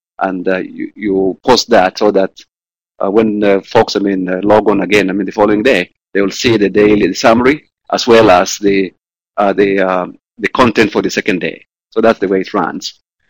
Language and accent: English; Kenya; I come from Kenya.